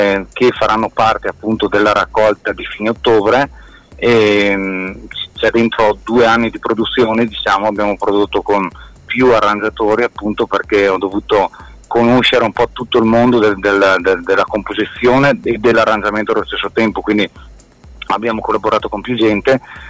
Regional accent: Trento, Trentino-Alto Adige, Italy; perché sennò appunto siamo tutti di Trento, tornare al mare diventava una cosa piuttosto laboriosa

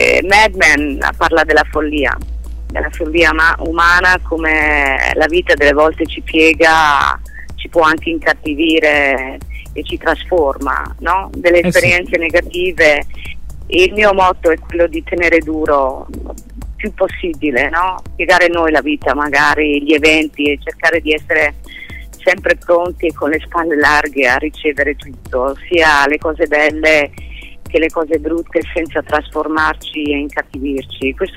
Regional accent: Chicago, Illinois, United States; also born or lived in Italy / Florida; Comunque io sono nata a Chicago, ho vissuto i miei primi 7 anni a Chicago, poi ci siamo trasferiti in Italia e poi dall'Italia siamo tornati a Chicago e poi da Chicago siamo andati in Florida.

